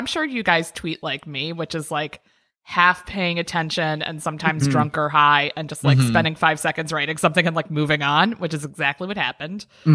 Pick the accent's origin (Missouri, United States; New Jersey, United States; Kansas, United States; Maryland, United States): Maryland, United States; Up in Maryland.